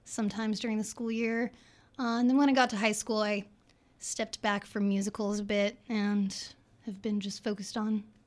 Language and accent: English; Dallas, Texas, United States; Yes, I grew up in Dallas.